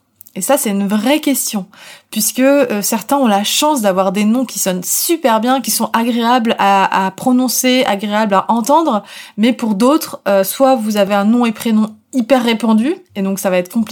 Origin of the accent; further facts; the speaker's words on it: France; donc je suis française, donc autant avoir un pseudonyme français